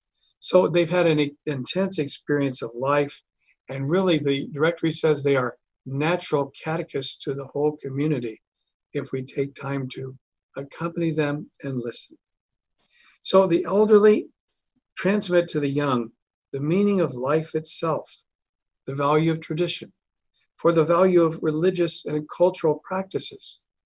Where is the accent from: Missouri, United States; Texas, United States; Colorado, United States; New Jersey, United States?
Colorado, United States; Pueblo; I wasn't from Chicago. I was from Pueblo, Colorado.